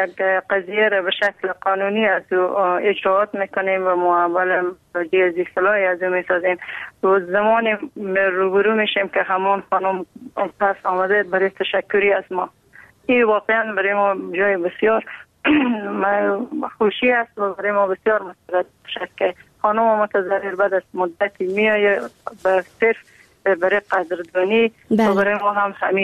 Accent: Afghanistan; ما افغان هستیم

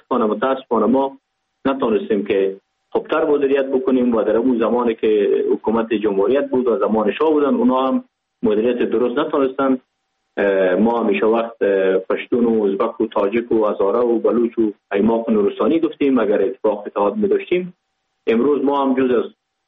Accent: Pakistan; ما در اینجا بزرگ شدیم، در اینجا به دنیا آمدیم، ما در افغانستان چی کنیم؟ ما از افغانستان نیستیم، ما از پاکستان هستیم.

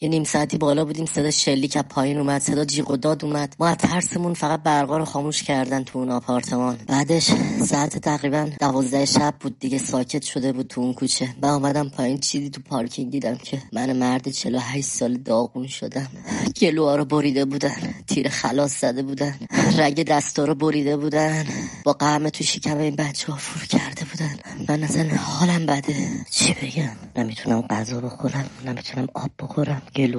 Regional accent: Tehran, Tehran Province, Iran; من از تهرانم،

